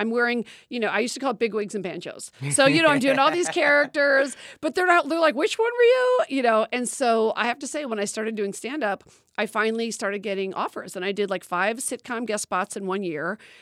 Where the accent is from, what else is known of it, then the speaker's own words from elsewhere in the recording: Chicago, Illinois, United States; moved away as an adult; now in Los Angeles, United States; Well, I'm from Chicago and they had Second City.